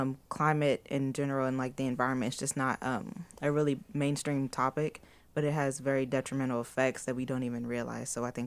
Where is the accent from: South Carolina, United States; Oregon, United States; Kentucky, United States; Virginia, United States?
Kentucky, United States; Louisville; So for me, I was born and raised in Louisville, which is very fast-paced and urban